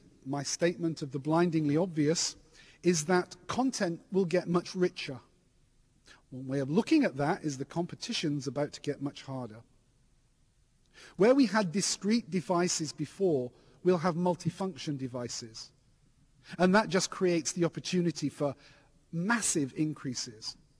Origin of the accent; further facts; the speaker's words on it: England, United Kingdom; I'm English and I live in England. Well, almost.